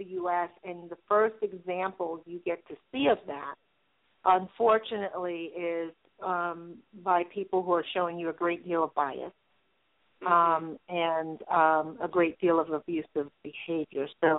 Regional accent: New York, United States; I come from an island background. I was born and raised here in New York. But my mom definitely is a traditional island woman

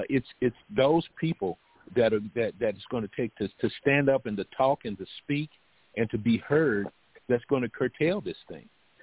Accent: Dallas, Texas, United States; born there; now in San Antonio, United States; Actually, down in San Antonio. I was born in Dallas.

